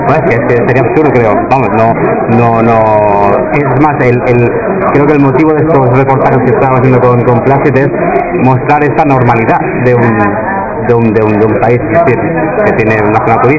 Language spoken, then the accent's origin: Spanish; Catalonia, Spain; Yo simplemente de Cataluña.